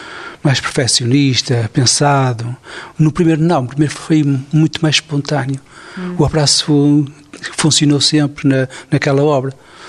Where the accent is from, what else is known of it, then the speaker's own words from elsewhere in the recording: Portugal; essas coisas, para mim é gratificante, como português